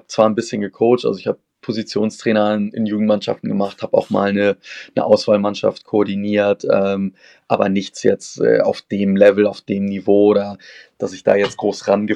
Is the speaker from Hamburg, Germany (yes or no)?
yes; Hamburg, Germany; Ich bin gebürtiger Hamburger, wohne auch nach wie vor am Stadtrand in Hamburg